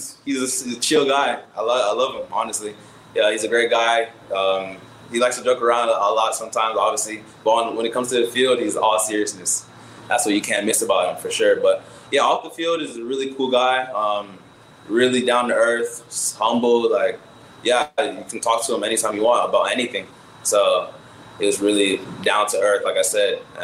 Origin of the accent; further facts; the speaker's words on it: Atlanta, Georgia, United States; I just love representing my hometown. I'm playing with Atlanta